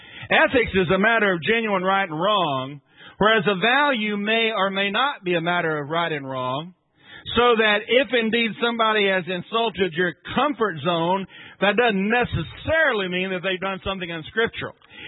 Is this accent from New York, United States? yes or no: no; Mount Pleasant, Tennessee, United States; also born or lived in Sandy Hook; I'm a Middle Tennessee boy. I grew up in Middle Tennessee, not too far from, well, it was pretty far from everything. Okay, but I grew up in Mount Pleasant, Tennessee, which is kind of close to Sandy Hook, which is where I really grew up